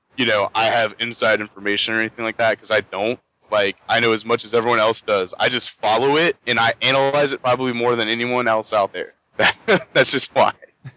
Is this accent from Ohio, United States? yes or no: yes; Ohio, United States; I'm pumped from Ohio, and I'm pumped that the national championships are in Columbus.